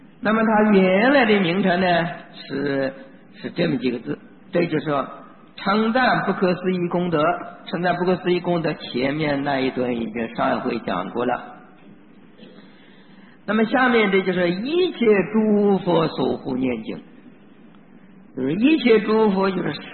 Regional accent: China; 我们中国人的习惯呢都是喜欢简单

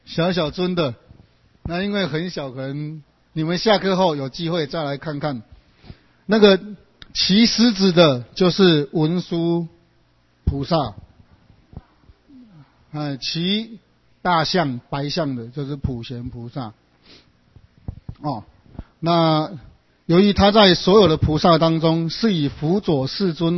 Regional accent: China; 我们中国人很自然的就把它作为一个规范

